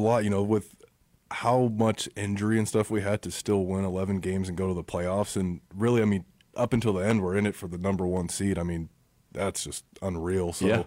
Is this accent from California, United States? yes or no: yes; California, United States; I was a little spoiled growing up in California, so.